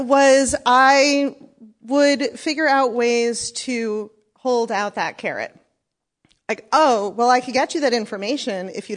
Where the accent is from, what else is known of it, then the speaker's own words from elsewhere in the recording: New York, United States; I'm from New York. I can be a little negative.